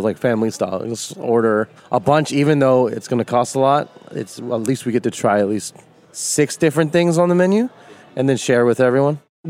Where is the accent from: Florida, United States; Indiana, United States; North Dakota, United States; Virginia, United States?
Virginia, United States; We're both from Virginia. Came out here.